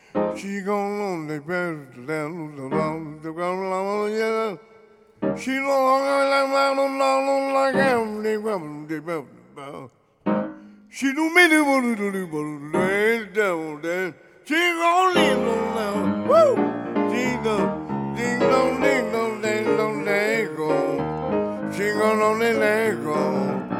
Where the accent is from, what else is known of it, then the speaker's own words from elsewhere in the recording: St. Louis, Missouri, United States; was, I guess it's a product of my hometown, St. Louis.